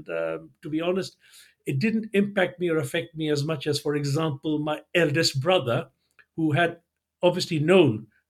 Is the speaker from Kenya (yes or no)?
yes; Mombasa, Mombasa County, Kenya; born there; And I was born in Mombasa. So and it was known as British East Africa, but then obviously Kenya, Uganda, Tanzania. And if I describe myself as a British East African Asian